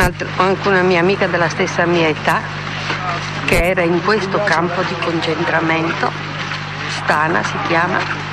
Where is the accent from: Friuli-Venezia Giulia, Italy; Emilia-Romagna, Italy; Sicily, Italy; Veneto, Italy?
Friuli-Venezia Giulia, Italy; Sant'Andrea